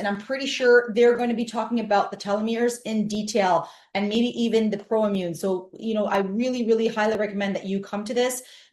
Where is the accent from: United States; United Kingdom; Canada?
Canada; with my raw milk, by the way, and maple syrup, because I'm Canadian.